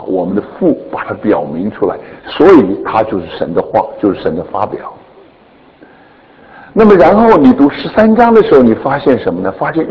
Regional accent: Shandong, China; accent: Shandong; 你听听我的山东腔，你就知道我从山东来的

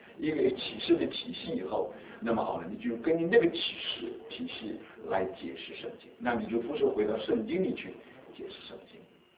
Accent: China; 我觉得我们中国人没有太多条件

